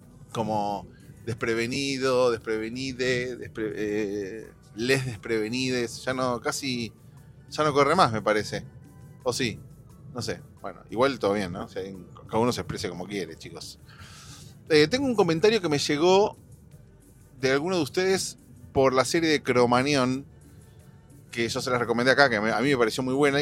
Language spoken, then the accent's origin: Spanish; Argentina; como ciudadano argentino que vivió esa época en primera persona y que vi todo eso